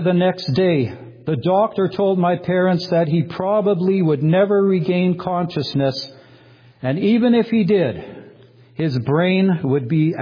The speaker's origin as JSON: {"language": "English", "town": "Edmonton", "region": "Alberta", "country": "Canada", "tie": "born there", "said": "I was born on June 22, 1954, in Edmonton, Alberta. I was the second oldest of four children."}